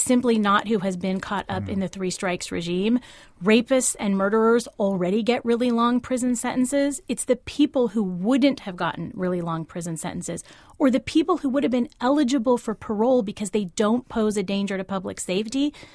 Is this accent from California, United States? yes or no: yes; California, United States; Well, so it's interesting to me as a Californian to hear